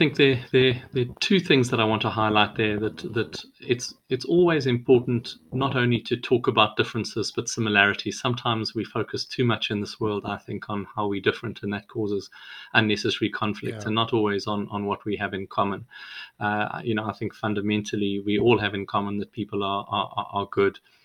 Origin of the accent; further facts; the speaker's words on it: South Africa; growing up in South Africa, where there was a huge amount of social injustice, that played a very formative role